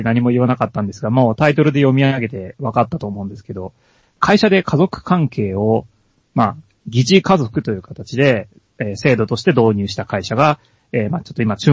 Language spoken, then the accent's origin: Japanese; Mie, Japan; まあ、今回はですね、我々の地元三重県で